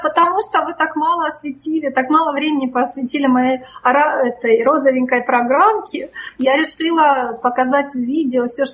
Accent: Kharkiv, Kharkiv Oblast, Ukraine; accent: Kharkiv; я из Харькова. Ну, последние сколько, 20 лет.

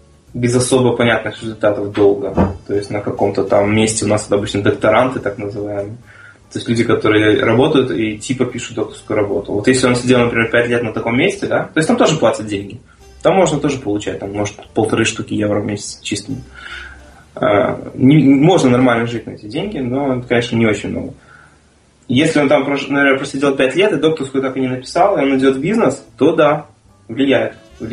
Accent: Lithuania; я слышу у тебя слабый акцент. Ты говорит, откуда? Я говорю, ну я из Литвы.

